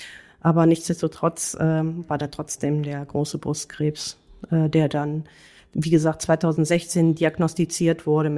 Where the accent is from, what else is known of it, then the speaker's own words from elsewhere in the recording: Germany; Ich bin gebürtige Spanierin, aber in Deutschland aufgewachsen und auch geboren, also gebürtig, herkömmlich aus Spanien sozusagen.